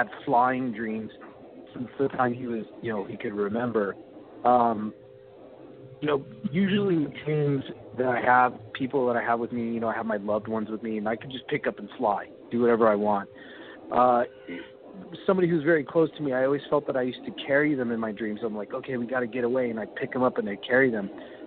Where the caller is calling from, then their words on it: Albuquerque, New Mexico, United States; Hey, Albuquerque, New Mexico.